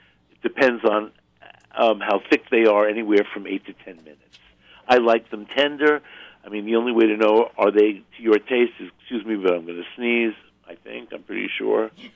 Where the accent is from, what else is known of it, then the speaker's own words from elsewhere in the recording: Brooklyn, New York, United States; I grew up in Brooklyn, where the only asparagus were in a can